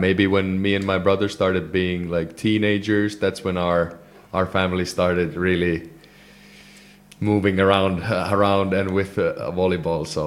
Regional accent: Finland; English is a second language; I'm from the west part of Finland

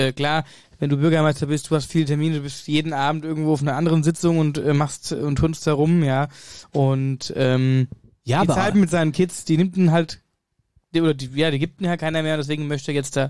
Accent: Wölfstadt, Germany; eine Meldung aus meiner Heimatregion Wölfstadt

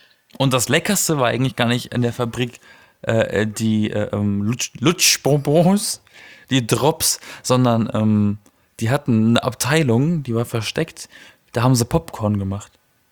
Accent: Baden-Württemberg, Germany; Aus der Ecke, aus der ich komme, aus dem Schwarzwald, werden Bonbons auch Gutzel genannt.

